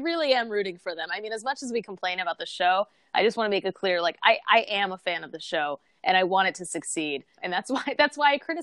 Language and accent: English; Michigan, United States; moved away; I grew up in Michigan. Aphrodite lived there for a long, long time. Sadly, neither of us are there now.